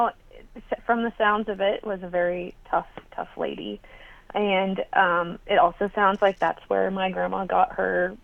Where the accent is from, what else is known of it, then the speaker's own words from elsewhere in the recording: California, United States; You know, I grew up in Orange County.